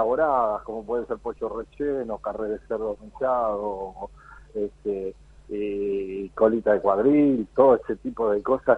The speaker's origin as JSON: {"language": "Spanish", "country": "Uruguay", "said": "como somos los uruguayos"}